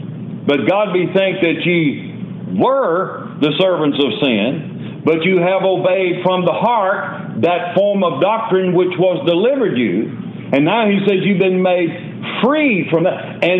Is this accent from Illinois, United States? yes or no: no; Nashville, Tennessee, United States; also born or lived in Huntsville, Alabama; I grew up in Middle Tennessee, was born in Nashville and grew up in those areas, and then graduated high school in Huntsville, Alabama